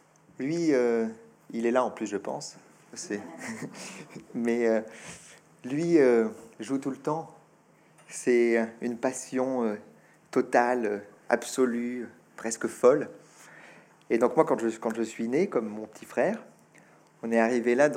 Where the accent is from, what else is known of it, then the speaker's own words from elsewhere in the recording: France; first language fr; je dis que le français est ma langue maternelle et le français est ma langue paternelle. Mais c'est vraiment ça, c'est ce même naturel. C'est, on est né en France, on apprend le français en tout petit enfant